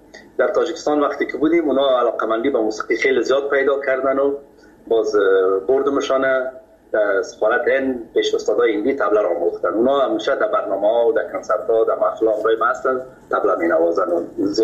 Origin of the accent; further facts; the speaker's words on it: Kabul, Afghanistan; born or raised there